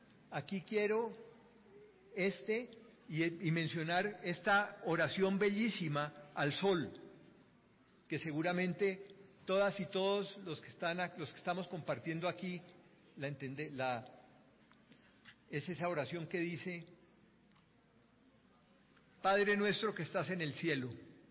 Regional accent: Popayán, Cauca, Colombia; las procesiones de Popayán, de donde yo soy

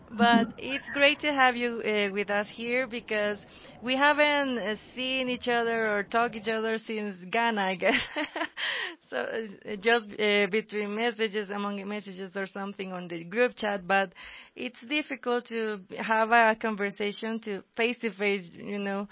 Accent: El Salvador; now in Bogotá, Colombia; I'm from El Salvador, and I'm currently serving and reporting from the offices of CEPAL in Encuentro Radio and in Bogotá, Colombia.

